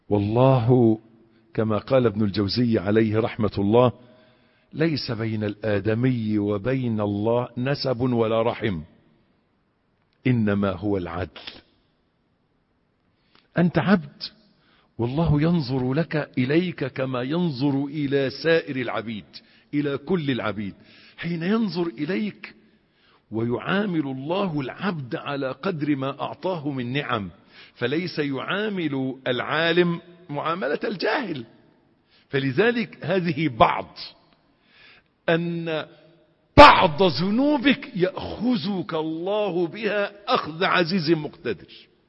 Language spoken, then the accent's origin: Arabic; Egypt; عندنا في مصر